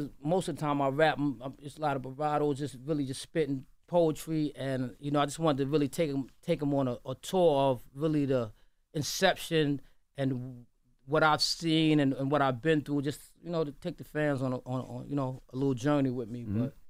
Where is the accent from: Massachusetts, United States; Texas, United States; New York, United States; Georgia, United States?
New York, United States; Brooklyn; I'm from Brooklyn, the whole Queens crew in there.